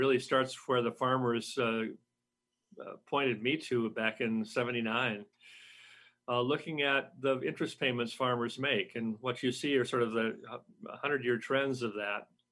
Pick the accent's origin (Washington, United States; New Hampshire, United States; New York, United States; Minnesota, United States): Minnesota, United States; Well, it's in the house I'm in right now. It's in a suburb of Minneapolis, Minnesota.